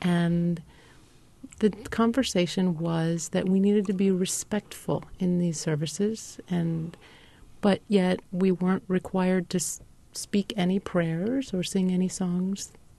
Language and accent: English; Washington, District of Columbia, United States; I grew up in Washington, D.C., and my parents were both Jewish, and we attended a local Reform temple, Washington Hebrew Congregation